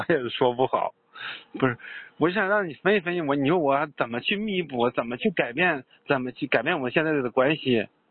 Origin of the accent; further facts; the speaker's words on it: Langfang, Hebei, China; 那是廊坊，不是唐山。